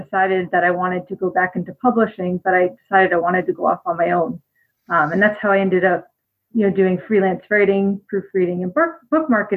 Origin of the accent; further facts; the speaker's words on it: Wayne, United States; I grew up in Wayne, as you mentioned.